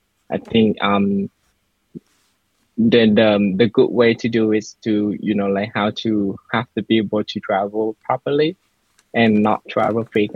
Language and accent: English; Ho Chi Minh City, Vietnam; I grew up in Ho Chi Minh City, Vietnam, a dynamic city.